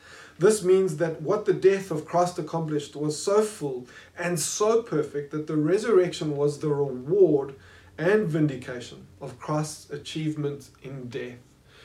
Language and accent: English; Johannesburg, Gauteng, South Africa; I grew up in Johannesburg, and I went to a boys' school, JP Boys, which is the oldest boys' school in the city.